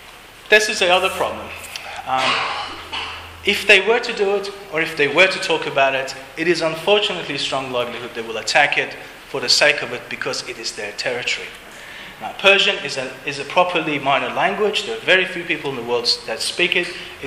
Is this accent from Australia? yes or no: yes; Australia; despite my name and everything else, I'm an Australian